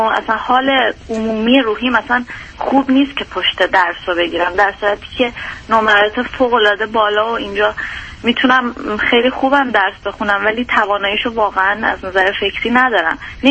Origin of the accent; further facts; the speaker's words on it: Iran; moved away as an adult; now in Germany; 26 سالمه و حدود 3 سال و چند ماهه که از ایران اومدم.